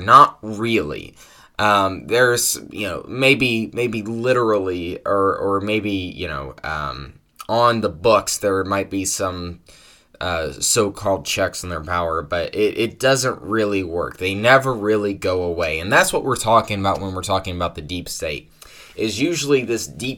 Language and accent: English; Ohio, United States; If you don't know, I'm from Ohio, obviously, as is he